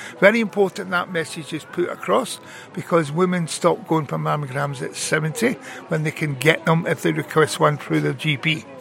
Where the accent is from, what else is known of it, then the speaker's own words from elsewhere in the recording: Scotland, United Kingdom; now in Birmingham, United Kingdom; Yeah, I'm a Scotsman living in Birmingham.